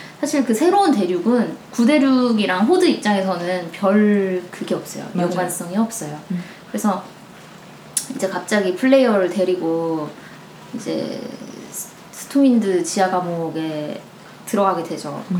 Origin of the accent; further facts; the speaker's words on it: South Korea; 자체가 대한민국에서 나고 자란 사람으로서 되게 찜찜하더라고.